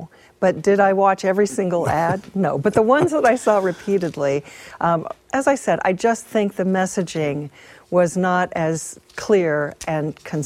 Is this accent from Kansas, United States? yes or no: yes; Kansas, United States; I've read the book. I grew up in Kansas.